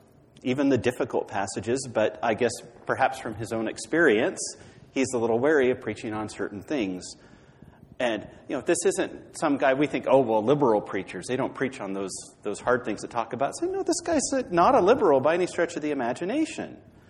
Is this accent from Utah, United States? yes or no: no; Washington, United States; I'm from Western Washington.